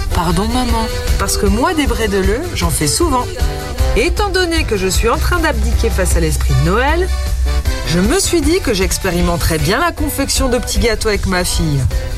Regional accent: Grand Est, France; Je suis alsacienne d'origine et par chez moi, pendant tout le mois de décembre, on confectionne des bredele

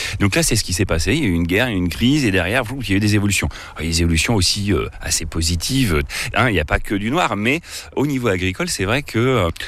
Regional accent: Chédigny, Centre-Val de Loire, France; Alors moi, j'ai grandi donc à Chédigny.

